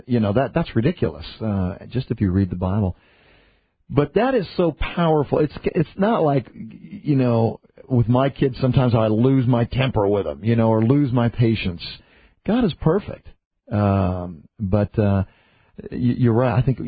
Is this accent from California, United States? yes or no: yes; California, United States; In California? Or I'm from California.